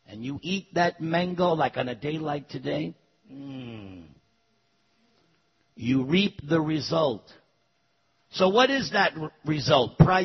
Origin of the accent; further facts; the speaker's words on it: New York, United States; accent: New York; you can tell by my accent. Oh, he's from New York. And sometimes I go back to New York.